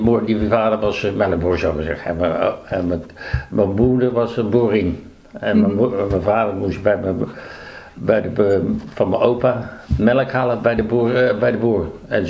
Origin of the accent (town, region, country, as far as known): Leiden, South Holland, Netherlands; born there